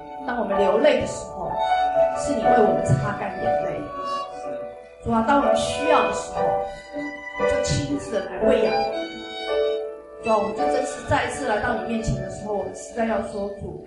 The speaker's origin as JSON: {"language": "Chinese", "country": "China", "said": "哦，你怜悯我们中国人，"}